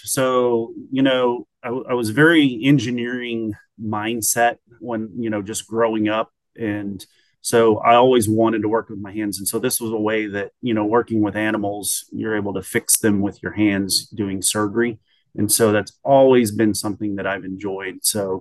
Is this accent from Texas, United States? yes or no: yes; Hebbronville, Texas, United States; also born or lived in Falfurrias; Yeah, I'm a Texas boy. I was born down in South Texas, Falfurrias.